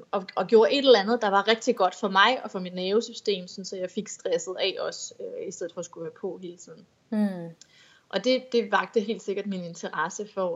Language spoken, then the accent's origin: Danish; Varde, Region of Southern Denmark, Denmark; now in Copenhagen, Denmark; Jeg kommer oprindeligt fra Varde, og sådan eksil københavner. Varde i Jylland.